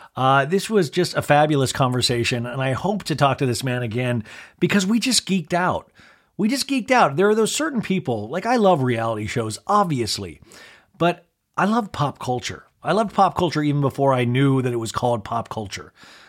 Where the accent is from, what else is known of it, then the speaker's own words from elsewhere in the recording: Olathe, Kansas, United States; I remember growing up in Olathe, Kansas, and I remember just sitcoms.